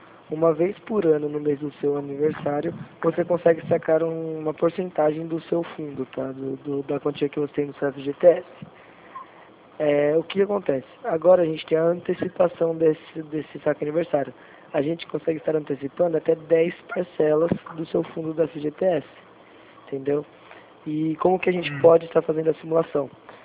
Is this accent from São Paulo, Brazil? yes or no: yes; Jundiaí, São Paulo, Brazil; Sou de Jundiaí, São Paulo